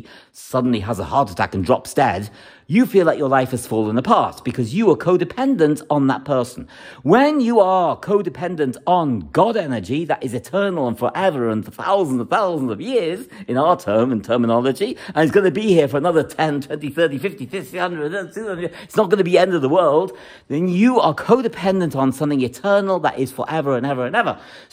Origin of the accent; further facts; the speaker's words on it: Liverpool, North West England, United Kingdom; I was born in Liverpool, I grew up in Liverpool.